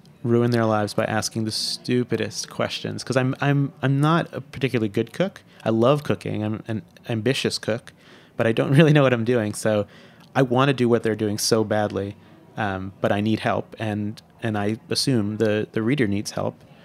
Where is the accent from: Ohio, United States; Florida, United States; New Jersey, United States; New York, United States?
New Jersey, United States; I'm from New Jersey. I've never lived more than 2 hours away from home.